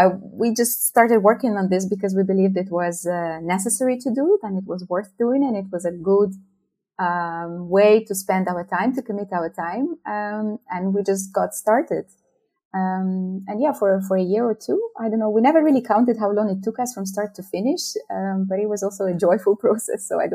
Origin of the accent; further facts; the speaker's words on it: Ukraine; I am from Ukraine and I work on, Ukrainian international affairs.